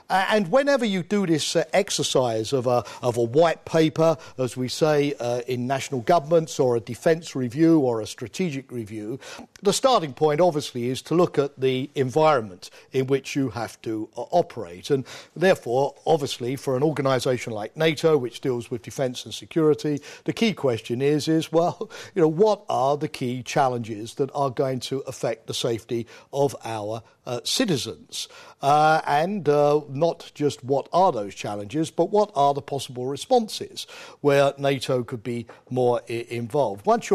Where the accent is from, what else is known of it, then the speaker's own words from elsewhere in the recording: London, United Kingdom; accent: Cockney; I must also apologise right from the outset that my strong Cockney accent is even worse than it is normally, because I'm suffering from a very heavy cold.